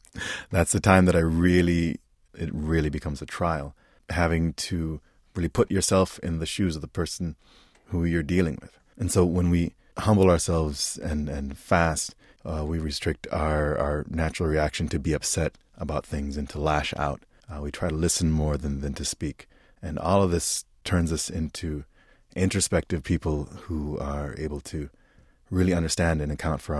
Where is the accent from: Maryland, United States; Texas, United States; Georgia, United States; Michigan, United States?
Michigan, United States; Detroit; also born or lived in Middle East / North Africa; I was born in the United States as a Muslim, raised in the Middle East, North Africa, as well as Detroit.